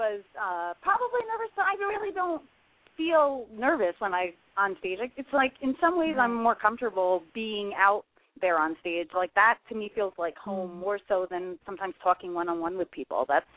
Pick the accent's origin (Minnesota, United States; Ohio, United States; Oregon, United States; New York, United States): New York, United States; Poughkeepsie; now in Las Vegas, United States; I'm originally from New York, but I now reside in Vegas.